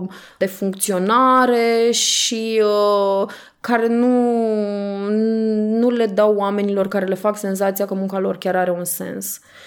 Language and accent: Romanian; Iași, Iași County, Romania; Asta și pentru că sunt din Iași și pentru că mi se pare că și la noi în oraș e o istorie extrem de puțin cunoscută